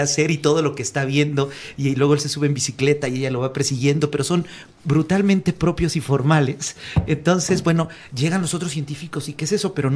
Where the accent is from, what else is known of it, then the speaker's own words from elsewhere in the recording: Mexico; Y que a lo mejor como mexicano lo pensé en el sentido